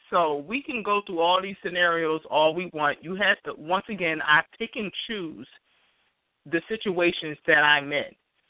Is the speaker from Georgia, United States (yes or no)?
yes; Georgia, United States; now in New York City, United States; I've been in New York City since 93. I'm from Georgia. I was born in Georgia. I was raised in Georgia.